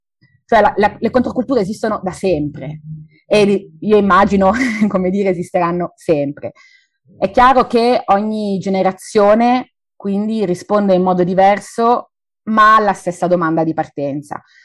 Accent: Turin, Piedmont, Italy; Noi tre soci fondatori siamo torinesi

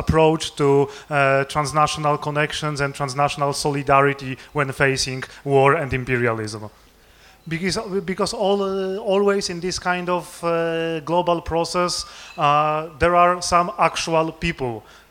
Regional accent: Poland; English is a second language; So I come from Poland, which is very well connected with Ukraine

